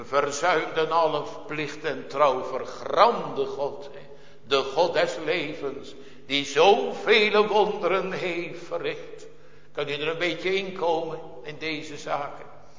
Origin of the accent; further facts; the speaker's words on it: Scheveningen, South Holland, Netherlands; Ik heb in mijn jeugd meegemaakt dat wij, toen wij in Scheveningen woonden